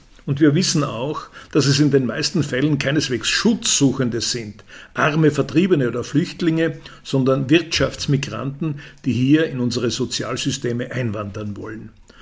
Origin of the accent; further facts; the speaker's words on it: Austria; Sind wir Europäer, sind wir Österreicher also wirklich schon so dekadent